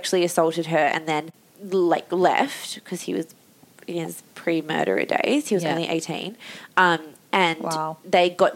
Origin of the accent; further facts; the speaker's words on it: Perth, Western Australia, Australia; we're both from Perth.